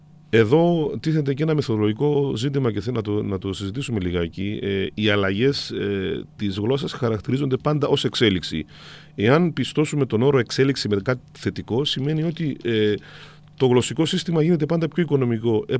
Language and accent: Greek; Cyprus; Έχει μείνει στην πατρίδα μου σήμερα το τελικό νι, και μάλιστα πολλοί που θέλουν να μιμηθούν τους Κυπρίους το τοποθετούν αδιακρίτως.